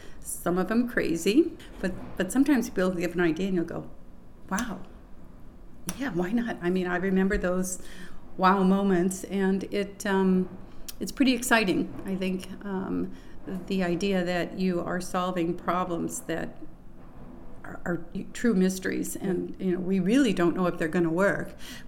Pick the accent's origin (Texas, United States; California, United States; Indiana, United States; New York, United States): California, United States; Encinitas; I'm from Encinitas, California.